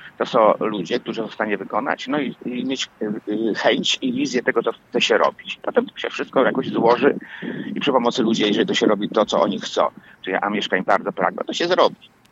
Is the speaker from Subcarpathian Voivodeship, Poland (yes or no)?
no; Poznań, Greater Poland Voivodeship, Poland; also born or lived in Warsaw; ja jestem mieszkańcem Poznania, urodziłem się w Warszawie … ale wychowany tu w Poznaniu i całym sercem z Poznaniem.